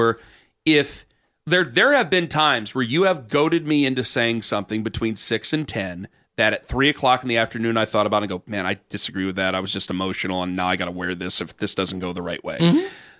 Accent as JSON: {"language": "English", "town": "Cleveland", "region": "Ohio", "country": "United States", "said": "Like, you got to understand, I'm from Cleveland."}